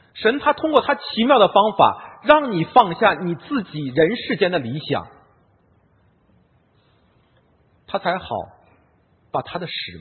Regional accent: Tianjin, China; 我是天津人，

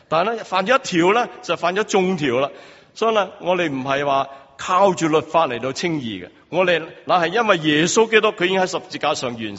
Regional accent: China; 我哋中国人成日都话有仇不报咧，非君子

